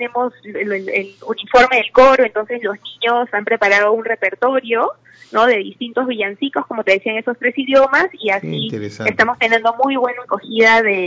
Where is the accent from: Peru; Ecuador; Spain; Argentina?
Peru; Lima; now in Cusco, Peru; Yo soy de Lima, pero estoy viviendo aquí